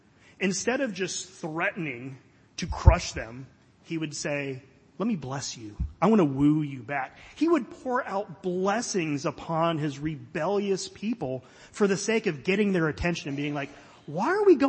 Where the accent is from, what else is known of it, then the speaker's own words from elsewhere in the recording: Florida, United States; I grew up in Florida